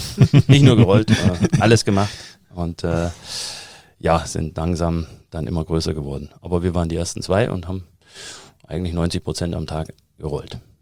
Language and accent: German; Germany; also born or lived in United States; auch in den USA gearbeitet, in der IT und bin zurück nach Deutschland. Das war so mein 10-Jahres-Plan, weil ich komme ja aus der DDR